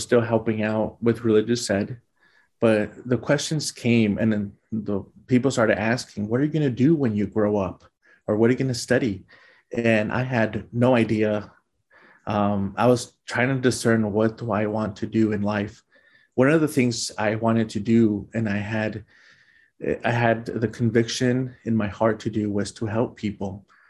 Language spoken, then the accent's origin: English; Los Angeles, California, United States; Growing up in Los Angeles, one of the things that interested me was religious education.